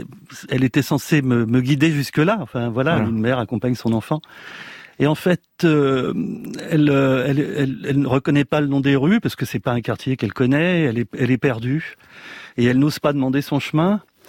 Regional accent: France; born there; on parlait plutôt ce langage-là à la maison, ce qui fait que même si je suis né en France, et même si j'ai parlé spontanément le français à la maternelle, je n'avais pas les mécanismes, l'inconscient du français.

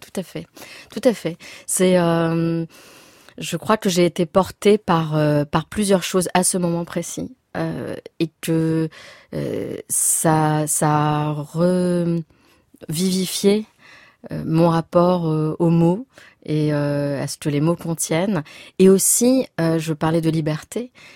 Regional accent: Nice, Provence-Alpes-Côte d'Azur, France; je suis née à Nice, j'ai grandi à quelques mètres de la promenade des Anglais

